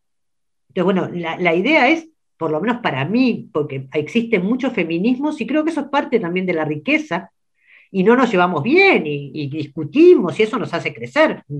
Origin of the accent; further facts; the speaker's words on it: Montevideo, Uruguay; yo me crié en el Prado, y esa canción … nombra muchos lugares del Prado que son mi infancia, y tiene una cosa que me encanta, que es... y que me gusta del Prado y me gusta de Montevideo